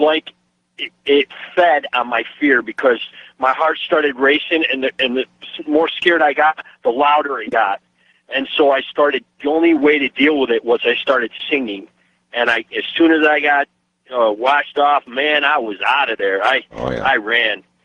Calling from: Vancouver, Washington, United States; and I'm from Vancouver, Washington

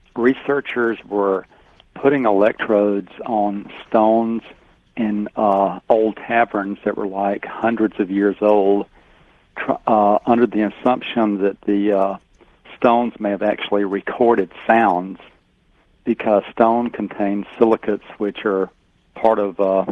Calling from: Alabama, United States; Calling from Alabama.

